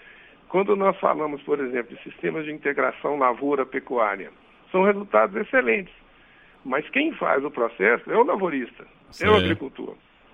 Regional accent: Minas Gerais, Brazil; Eu, por exemplo, sou da região da Zona da Mata de Minas.

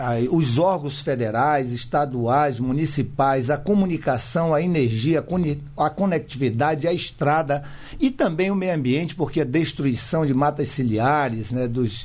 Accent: Amazon, Brazil; born there; porque nasci na Amazônia, e fui acostumado, juntamente com a minha família, a ouvir a Voz do Brasil.

